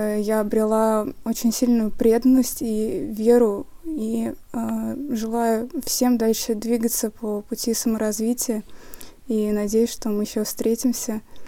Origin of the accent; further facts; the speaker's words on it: Russia; я из России.